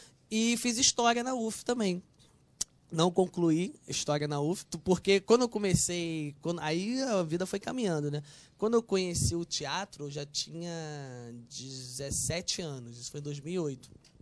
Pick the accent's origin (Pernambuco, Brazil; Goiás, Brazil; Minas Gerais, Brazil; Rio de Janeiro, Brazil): Rio de Janeiro, Brazil; São Gonçalo; eu sou de São Gonçalo, Neves, que são bairros vizinhos, né? São bairros que só é a divisa de um município com o outro. O Barreto é em Niterói, Neves é em São Gonçalo. Eu morava em Neves, né?